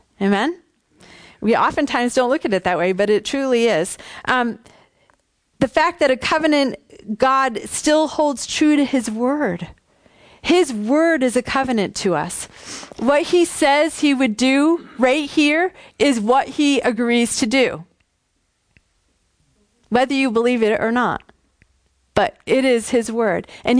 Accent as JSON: {"language": "English", "region": "Massachusetts", "country": "United States", "said": "I always feel bad when I do Bible study because I talk fast. Did you notice that? I'm from Massachusetts, you know."}